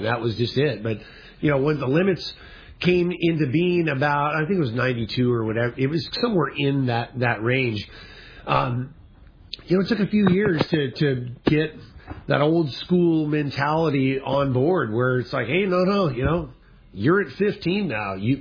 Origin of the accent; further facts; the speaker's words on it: La Jolla, California, United States; my brother and I, my dad, we grew up in La Jolla also. That's where, you know, I went to Scripps Elementary, Bird Rock